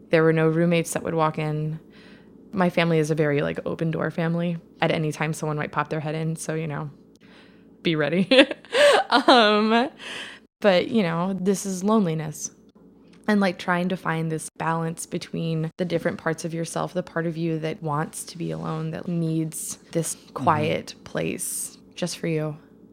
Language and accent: English; Midwest, United States; I'm from the Midwest, and that was kind of like my little thing that I'd carry around